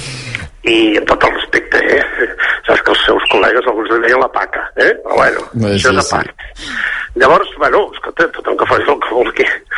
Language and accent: Catalan; Girona, Catalonia, Spain; no sé si t'ho havia dit mai, que soc de Girona